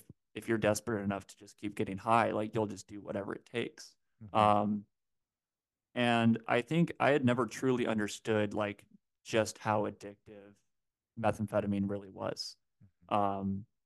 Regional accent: Portland, Oregon, United States; Kind of just north of where I grew up in Portland, Oregon.

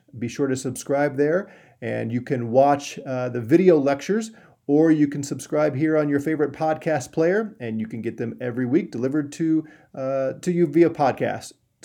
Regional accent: St. Louis, Missouri, United States; I was born and raised in St. Louis. But we would make a trip to southern Missouri, where my family was from.

